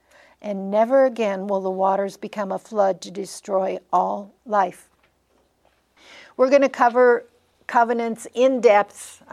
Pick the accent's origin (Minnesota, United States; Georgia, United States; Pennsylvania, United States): Minnesota, United States; Now, I grew up in Minnesota, and we spend a lot of our holidays in South Dakota on the farms